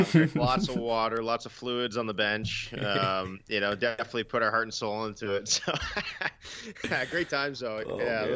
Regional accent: Ottawa, Ontario, Canada; So I grew up in Ottawa, which is about a 4-hour drive away from Toronto.

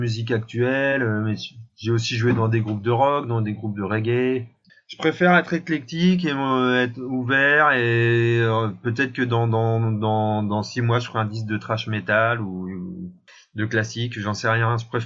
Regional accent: France; en tant que Français, on était assez bien placé pour découvrir cette musique

